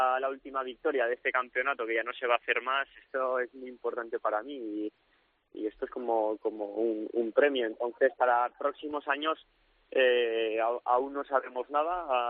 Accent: Falces, Navarre, Spain; Sí, pues me llevé el pañuelo de falces porque la verdad es que mi pueblo me quiere un montón y me siguen durante todas las carreras

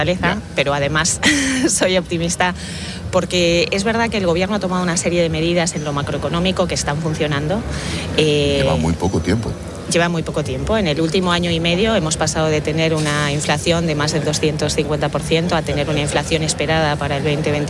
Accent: Region of Murcia, Spain; De Murcia.

